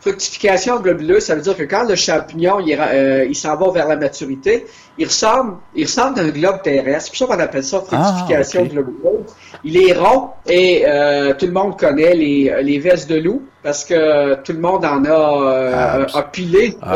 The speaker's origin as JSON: {"language": "French", "region": "Quebec", "country": "Canada", "said": "ma région d'origine, c'est l'Abitibi-Témiscamingue"}